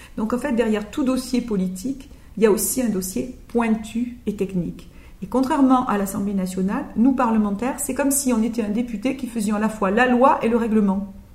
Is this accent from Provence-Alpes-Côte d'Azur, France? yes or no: yes; Marseille, Provence-Alpes-Côte d'Azur, France; Je suis marseillaise, donc je représente la région, la grande région sud-est au Parlement européen.